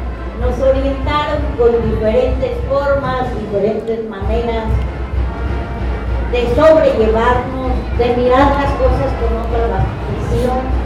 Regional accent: Cherán, Michoacán, Mexico; en esos momentos difíciles de mi gente, de mi pueblo, los niños lloraban, las mujeres también llorábamos

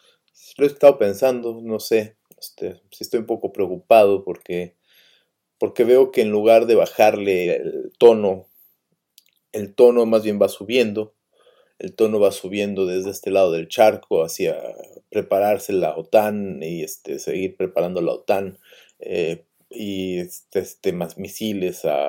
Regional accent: Mexico; Mi gallego es muy malo y mi cultura gallega, mi abuelo no me la repasó tampoco, sino que yo soy mexicano.

